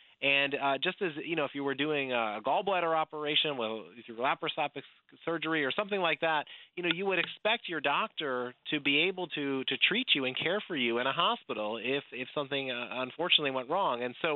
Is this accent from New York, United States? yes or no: yes; New York, United States; I grew up in New York, upstate New York, as I think some of your listeners might know.